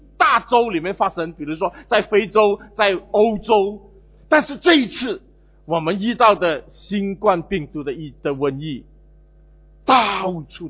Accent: Singapore; 这是我们新加坡人无法想象的

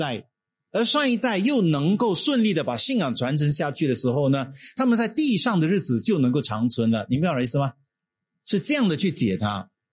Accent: Singapore; 我们新加坡是唯一一个这样的一个的政策，就是英语为第一语言，但是母语是第二语言的。这个对我这个华校生来讲是比较难接受的

